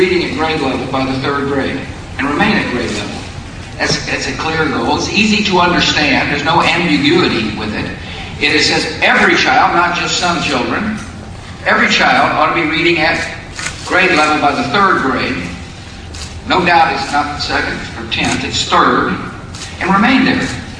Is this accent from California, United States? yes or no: no; Texas, United States; in my home state of Texas